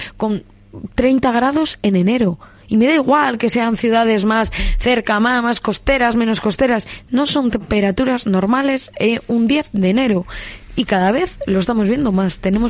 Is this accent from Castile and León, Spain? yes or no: yes; Castile and León, Spain; porque es la tierra olvidada, mi tierra, Castilla y León